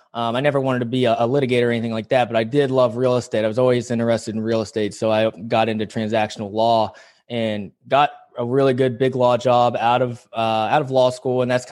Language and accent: English; West Virginia, United States; also born or lived in South Korea; I mean, I grew up in West Virginia. I was adopted when I was just a few months old from South Korea